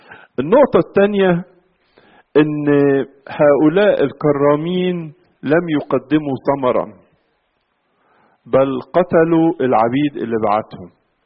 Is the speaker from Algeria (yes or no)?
no; Egypt